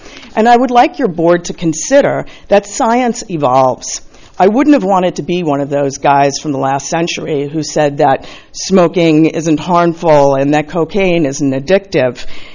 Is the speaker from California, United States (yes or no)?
yes; Los Osos, California, United States; from Los Osos